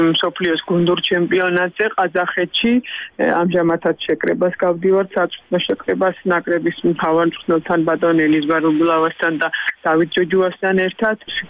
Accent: Batumi, Adjara, Georgia; როგორც სპორტმენი, როგორც ბათუმელი

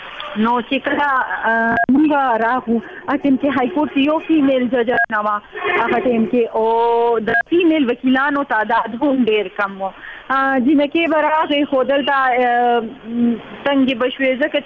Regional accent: Peshawar, Khyber Pakhtunkhwa, Pakistan; زه د پیښور اوسېدونکی یم او ما خپل ابتدایي تعلیم هم پیښور خار یو پرایویټ اداره ده هلته نه مې لسم امتحان ورکو.

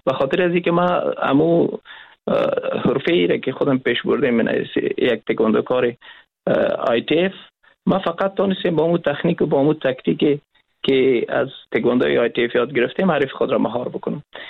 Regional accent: Afghanistan; ما افغان هستیم

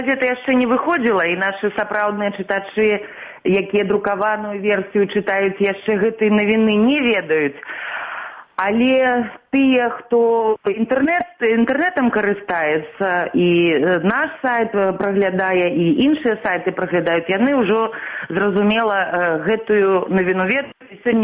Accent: Minsk, Belarus; born there; Ну, я нарадзілася ў Мінску, закончыла Беларускі дзяржаўны універсітэт, факультэт журналістыкі.

